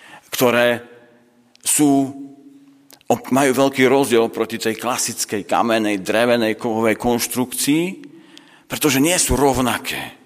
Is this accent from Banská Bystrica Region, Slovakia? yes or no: no; Bratislava, Bratislava Region, Slovakia; My v Bratislave, my sme to, alebo z Bratislavy, lebo v Bratislave nie som Bratislavčania, hovoríme, že hľa.